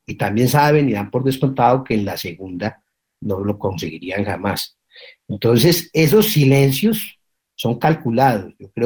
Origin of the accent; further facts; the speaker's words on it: Colombia; Nosotros, como colombianos decentes que creemos en nuestra historia y en nuestros valores